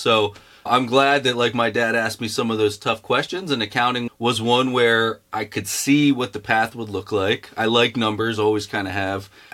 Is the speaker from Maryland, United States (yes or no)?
yes; Baltimore, Maryland, United States; moved away as an adult; also born or lived in San Francisco; now in Chicago, United States; I'm from Baltimore, Maryland. I might get into it later, but spent some time over on the West Coast in San Francisco, and now I'm in Chicago, so kind of popped around the East Coast, West Coast, Midwest.